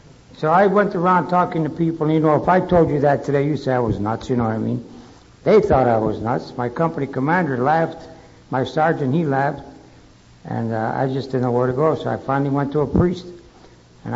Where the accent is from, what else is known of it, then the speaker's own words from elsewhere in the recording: Cleveland, Ohio, United States; I came from Cleveland, which is a smokestack industry town.